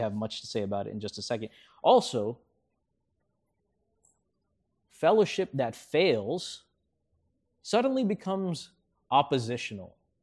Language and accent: English; Florida, United States; I'm from Florida, so we get to go to the beach, we get to go to the lake.